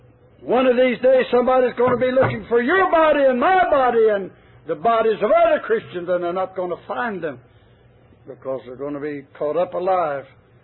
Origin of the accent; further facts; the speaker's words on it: Tennessee, United States; I just said … we're from Tennessee.